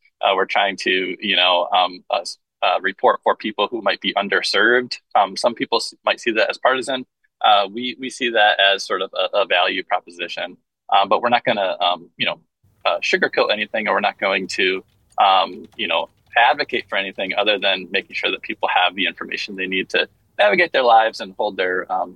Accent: Michigan, United States; I reported for a couple of years in my home state of Michigan at Bridge Magazine, which is a nonprofit there.

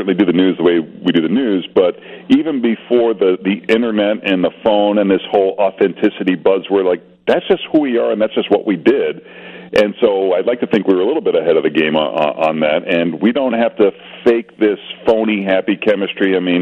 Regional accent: Lynn, Massachusetts, United States; Yeah, so my hometown is Lynn, Massachusetts

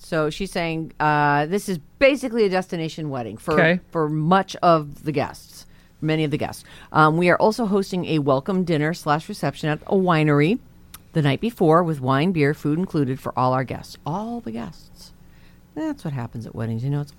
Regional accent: California, United States; now in Los Angeles, United States; I'm from the Bay Area. Yes, we now live in LA, and my family is scattered up and down the West Coast

